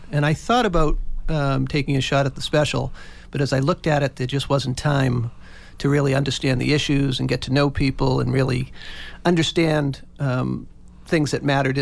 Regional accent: Weymouth, Massachusetts, United States; Sure. I grew up on the South Shore. I grew up in Weymouth. Went to grammar school, junior high and high school in Weymouth.

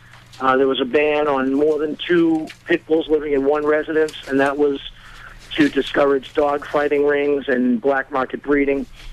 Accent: Brockton, Massachusetts, United States; I grew up in Brockton, and most of the drug dealers that I knew of had pit bulls

